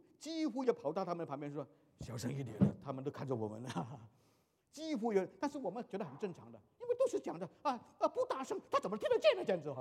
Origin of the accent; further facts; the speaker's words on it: China; now in United States; 我们中国人来这里美国旅游